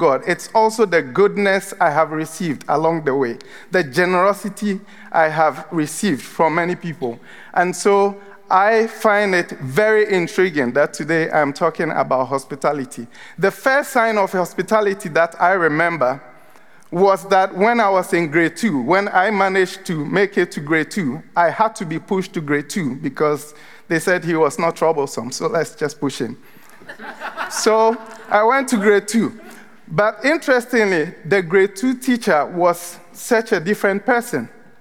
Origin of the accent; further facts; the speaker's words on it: Ghana; moved away; I am originally from Ghana. I moved here 12 years ago.